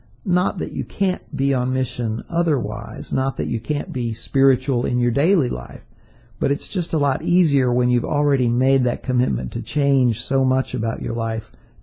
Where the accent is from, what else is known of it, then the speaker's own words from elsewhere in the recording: Atlanta, Georgia, United States; There was a Catholic monastery in Conyers, Georgia, not too far from Atlanta, when I was growing up in Atlanta.